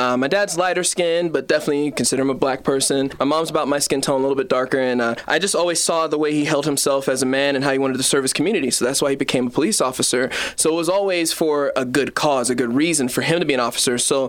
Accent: Colorado, United States; They're from Louisiana, and I was born and raised in Colorado, so completely different environment to be brought up in.

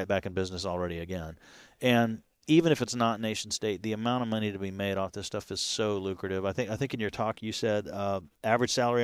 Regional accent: Texas, United States; We're from Texas. We had 2 years ago in February the complete shutdown of the Texas grid.

